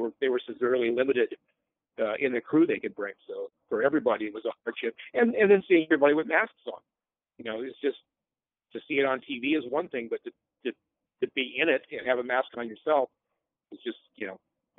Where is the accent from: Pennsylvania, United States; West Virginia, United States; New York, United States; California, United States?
California, United States; Sacramento; I'm from Sacramento, so it actually was quite pleasant.